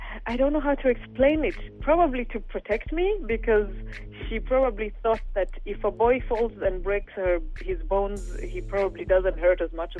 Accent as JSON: {"language": "English", "country": "Rwanda", "tie": "born or raised there", "lives_now": "Sweden", "said": "I was raised by a traditional mother, African mother from Rwanda."}